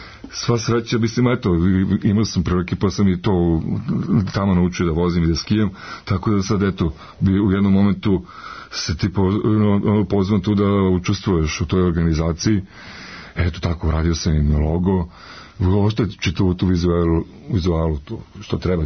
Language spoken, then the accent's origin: Serbian; Pristina, Kosovo; ja sam rođen u Prištini i tamo sam završio akademiju